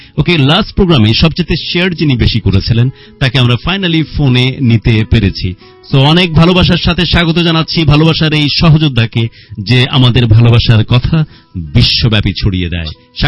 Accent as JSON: {"language": "Bangla", "country": "Bangladesh", "said": "Of course আমরা বাংলাদেশি।"}